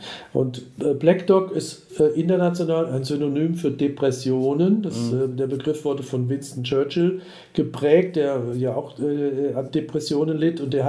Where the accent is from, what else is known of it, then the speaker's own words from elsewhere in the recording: Würzburg, Bavaria, Germany; von Deutschland, also Würzburg, meine Heimatstadt, nach Kapstadt